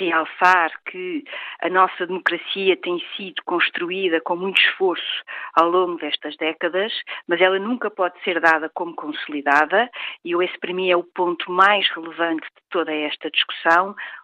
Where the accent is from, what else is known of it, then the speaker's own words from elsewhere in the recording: Portugal; a nossa história enquanto portugueses implica uma ditadura terrível que tivemos no século XX